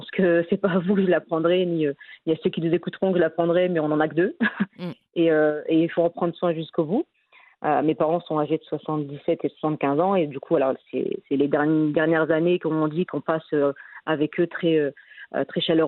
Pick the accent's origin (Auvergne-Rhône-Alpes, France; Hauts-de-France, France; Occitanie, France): Hauts-de-France, France; Dunkirk; parce que nous, on est originaire de Dunkerque, dans le nord de la France